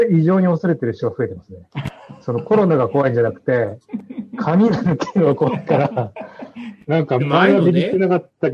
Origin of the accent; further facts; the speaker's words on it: Okayama, Japan; 例えば僕の岡山の地元だと、地元の周りに隣接してる市を、はいいので、割とまあ広めに取れるんですよね。